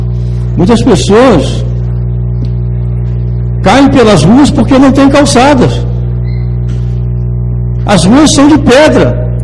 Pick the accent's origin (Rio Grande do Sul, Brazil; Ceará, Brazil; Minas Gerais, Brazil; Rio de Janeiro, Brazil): Minas Gerais, Brazil; Barbacena; now in Ouro Preto, Brazil; Eu estou aqui há 10 anos. Nós viemos de Barbacena, viemos aqui como missionários pregar o evangelho aqui nessa cidade.